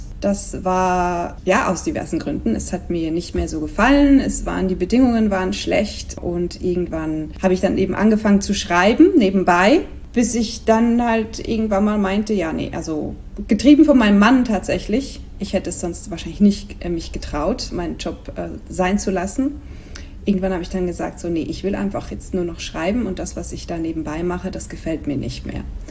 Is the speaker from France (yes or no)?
no; Switzerland; now in Spain; seit noch ein paar Jahren mehr lebe ich in Spanien, wohin ich gezogen bin aus der Schweiz. Wie man vielleicht manchmal am Akzent hören kann.